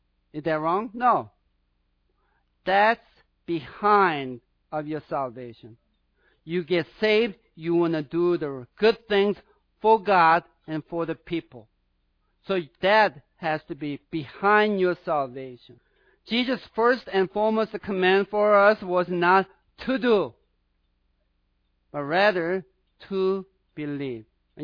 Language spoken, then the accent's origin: English; South Korea; English is a second language; You know, just side note, I'm from South Korea.